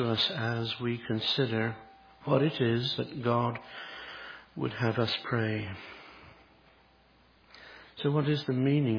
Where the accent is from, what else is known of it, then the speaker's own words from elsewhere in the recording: Edinburgh, Scotland, United Kingdom; Edinburgh, my hometown, was described as being the least friendly town in the whole of Great Britain.